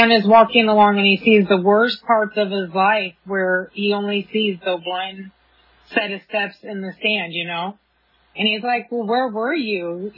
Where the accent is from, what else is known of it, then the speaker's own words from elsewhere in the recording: California, United States; Like, I grew up in Riverside County in between Palm Springs and San Diego.